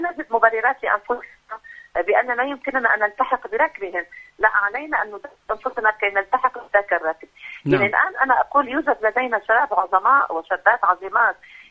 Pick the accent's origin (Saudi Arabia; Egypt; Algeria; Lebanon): Lebanon; يعني مثلا عندنا في لبنان